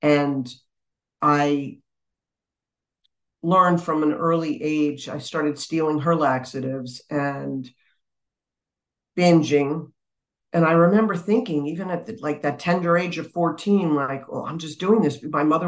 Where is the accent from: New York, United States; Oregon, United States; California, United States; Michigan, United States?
New York, United States; as opposed to being where I grew up in New York.